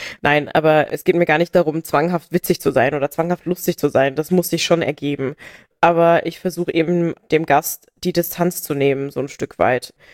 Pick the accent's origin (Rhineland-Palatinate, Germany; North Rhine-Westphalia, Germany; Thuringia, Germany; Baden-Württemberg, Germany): Rhineland-Palatinate, Germany; Brauneberg; also born or lived in Traben-Trarbach; Ich bin in Traben-Trarbach ursprünglich mal geboren, dann bin ich ganz viel umgezogen und als meine Mama zum zweiten Mal geheiratet hat, dann nach Brauneberg als Kind und da bin ich dann groß geworden und aufgewachsen. Auch meine Oma kommt von der Mosel aus Enkirch